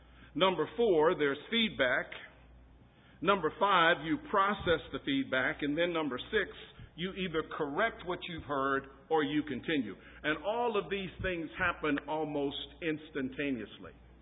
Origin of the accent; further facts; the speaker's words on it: Texas, United States; Now, when I grew up in Texas, my mom let me go on one occasion to vaccinate sheep.